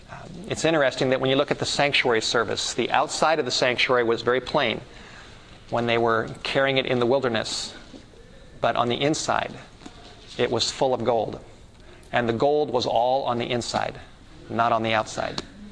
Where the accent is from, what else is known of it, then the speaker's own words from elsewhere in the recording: Los Angeles, California, United States; as a teenager, growing up in the Hollywood Hills